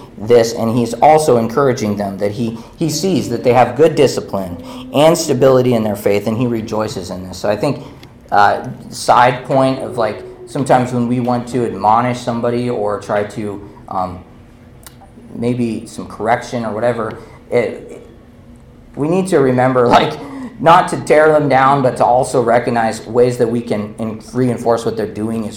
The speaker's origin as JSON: {"language": "English", "region": "Montana", "country": "United States", "tie": "born or raised there", "said": "So in Montana, I grew up in Montana, we spent a lot of time hunting and fishing and all that."}